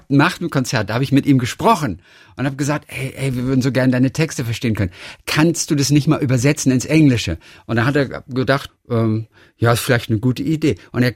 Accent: Northern Germany, Germany; ich komme aus Norddeutschland. Früher waren das für mich Wurzeln.

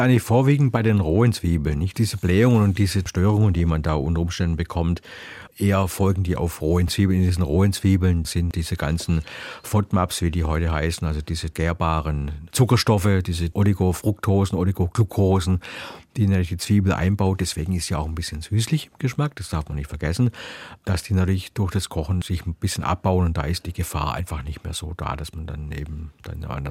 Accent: Baden-Württemberg, Germany; Aber als Schwabe steige ich dann natürlich aus

